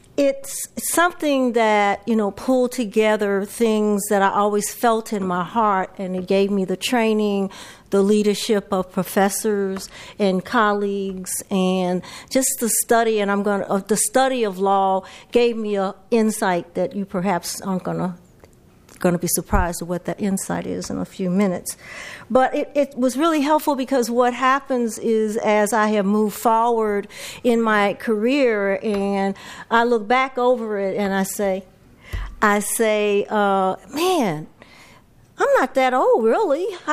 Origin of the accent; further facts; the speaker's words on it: St. Louis, Missouri, United States; I knew Attorney Freeman as I was growing up in St. Louis